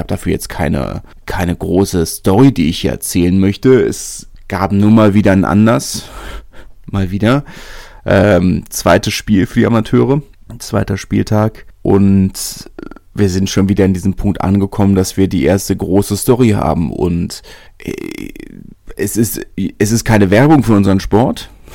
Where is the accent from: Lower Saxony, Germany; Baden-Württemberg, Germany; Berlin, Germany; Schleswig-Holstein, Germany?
Berlin, Germany; Leute, die ganz anders groß geworden sind als ich, als Großstädter, als Berliner